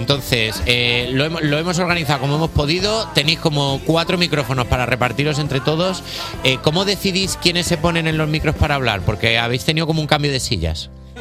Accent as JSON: {"language": "Spanish", "town": "Valladolid", "region": "Castile and León", "country": "Spain", "said": "yo soy de Valladolid y creo que puedo entenderos. Porque somos leístas, laístas, liístas, lo decimos todo mal."}